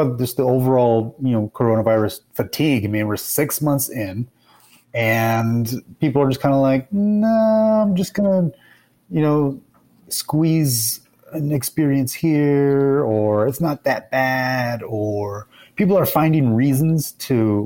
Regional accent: Covina, California, United States; in Covina, where my hometown, there's a downtown Covina

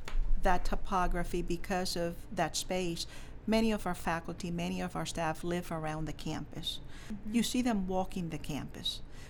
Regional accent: Spain; I grew up in Spain, mm-hmm. in a convent.

